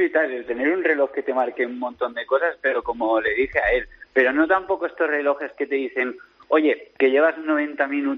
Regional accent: Tarragona, Catalonia, Spain; No, yo soy de Tarragona

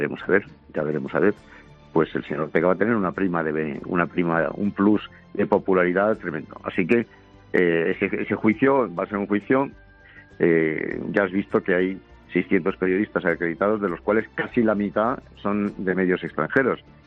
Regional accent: Spain; yo como ciudadano, como español

